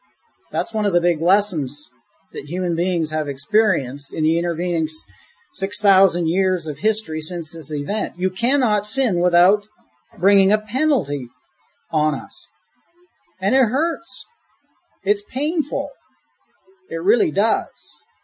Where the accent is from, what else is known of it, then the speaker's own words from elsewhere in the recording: Mississauga, Ontario, Canada; And the first time, you know, I'm from Mississauga.